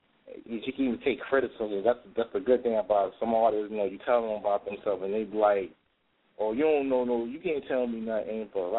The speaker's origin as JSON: {"language": "English", "town": "New York City", "region": "New York", "country": "United States", "said": "Well, I'm a DJ from Harlem."}